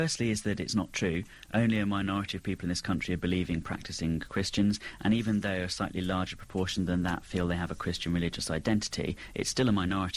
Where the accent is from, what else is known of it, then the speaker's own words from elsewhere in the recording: United Kingdom; I'm British, my parents are British, my grandparents are British. None of us are Christians.